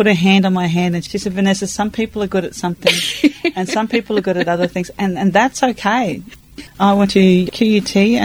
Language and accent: English; Thursday Island, Queensland, Australia; also born or lived in Port Douglas; I'm Aboriginal and Torres Strait. So I'm from Cape York and the Torres Strait. So I was born in Thursday Island. Uh-huh. We didn't move to the mainland completely till I was probably about six. We lived near Port Douglas.